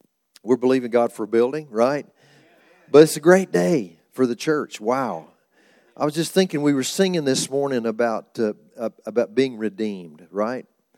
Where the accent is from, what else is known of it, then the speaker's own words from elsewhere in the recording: Oklahoma City, Oklahoma, United States; we're from Oklahoma. We live in Oklahoma City.